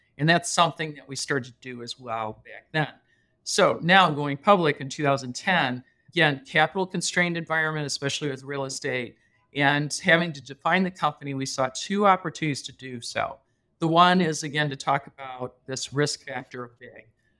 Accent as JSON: {"language": "English", "region": "Midwest", "country": "United States", "tie": "born or raised there", "said": "I grew up in the Midwest, it was becoming a very difficult environment to grow a business."}